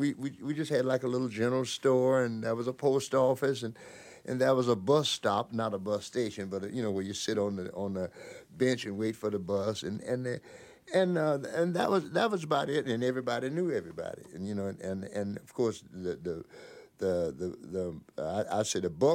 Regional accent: Greenville, Florida, United States; also born or lived in Albany, Georgia; Oh, well, I'm from a little small town I was born in Albany, Georgia, but I don't know anything about it because my parents moved to Florida when I was about 6 months old

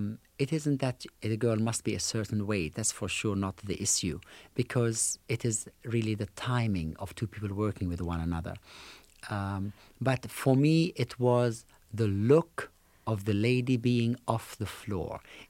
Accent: England, United Kingdom; I started ballroom dancing at the age of 14. I was brought up in England

